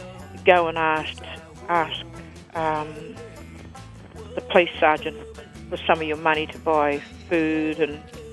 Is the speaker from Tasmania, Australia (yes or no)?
no; Mount Garnet, Queensland, Australia; It's also for my community where I grew up on Mount Garnet, and how we lived in poverty